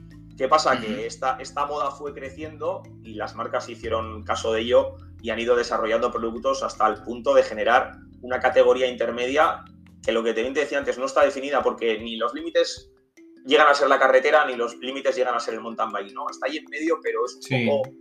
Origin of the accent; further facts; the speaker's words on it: Bilbao, Basque Country, Spain; soy un chico de Bilbao, aficionado al ciclismo prácticamente toda la vida